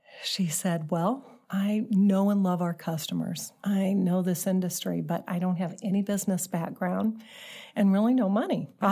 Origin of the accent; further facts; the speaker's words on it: St. Louis, Missouri, United States; So I grew up here in St. Louis with lots and lots of trips home to Atlanta.